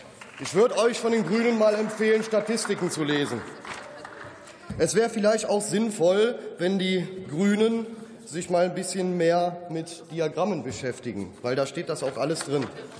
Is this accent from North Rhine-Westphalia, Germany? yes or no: yes; North Rhine-Westphalia, Germany; Und ich bleibe jetzt auch mal in Kölle. Bei uns im Rheinland wird das Wort Dröge, also Drüsch, erklärt